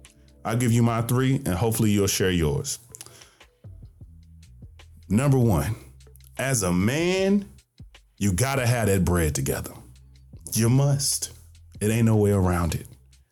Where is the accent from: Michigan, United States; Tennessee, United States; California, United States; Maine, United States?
Tennessee, United States; Jackson; living in my hometown of Jackson, Tennessee, yeah, you might be a king.